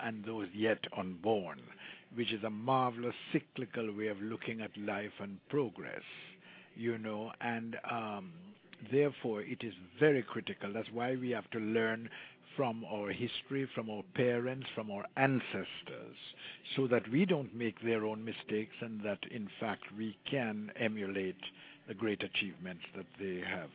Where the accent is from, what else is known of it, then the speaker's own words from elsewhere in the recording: Jamaica; first language Jamaican Patois; English is a second language; I'm speaking to you in what may sound like standard English, but that wasn't my first language. It still isn't. My first language is Jamaica talk.